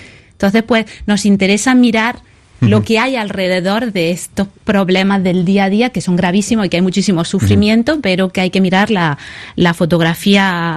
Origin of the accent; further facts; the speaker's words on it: Níjar, Andalusia, Spain; Yo, por ejemplo, vengo del sur de España, Parque Natural Cabo de Gata, Níjar.